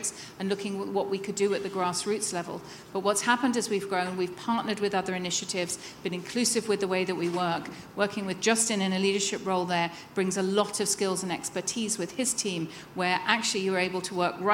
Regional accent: United Kingdom; I'm British

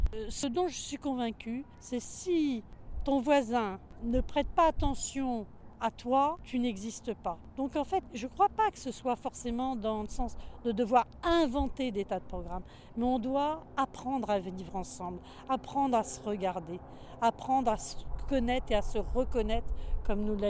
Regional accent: France; je suis de France.

